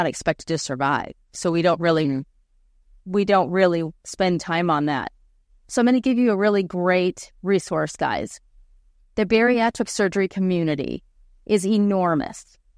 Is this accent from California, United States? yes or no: yes; San Diego, California, United States; I am from San Diego